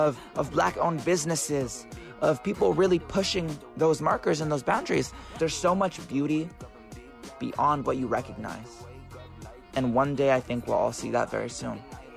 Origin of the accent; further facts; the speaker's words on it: Vermont, United States; And I think that's like one of the hardest things that I've had to deal with growing up in Vermont is feeling like I'm inferior